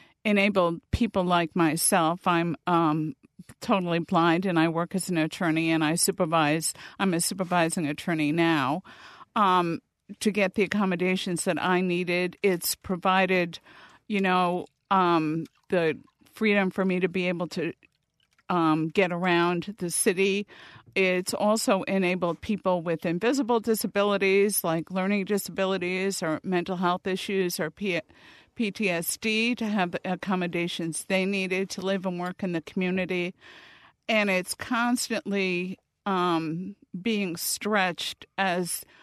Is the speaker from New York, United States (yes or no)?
yes; New York City, New York, United States; now in Ohio, United States; And I grew up in New York City, where driving is more of a handicap. But when I lost my sight, when I moved to Ohio, I had to take the Ohio bar exam